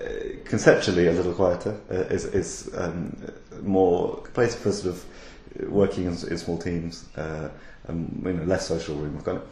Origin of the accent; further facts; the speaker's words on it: United Kingdom; I'm British